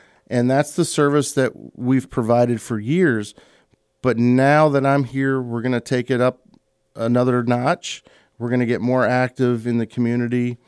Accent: Detroit, Michigan, United States; also born or lived in Livonia; Well, the background is I was born in Detroit, raised on the west side. We moved to Livonia, and then I went to high school at Bishop Borges in Detroit, Redford Township.

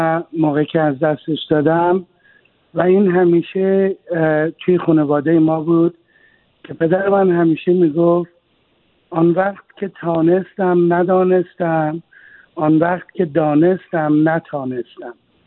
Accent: Iran; moved away as an adult; در سن 24 سالگی از ایران اومدم بیرون

